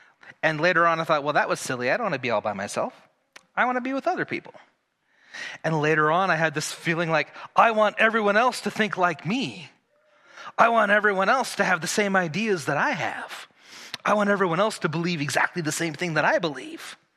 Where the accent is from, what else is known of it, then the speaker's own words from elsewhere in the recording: Nebraska, United States; I grew up in Nebraska in the middle of the country, and I drew a picture of a giant teepee.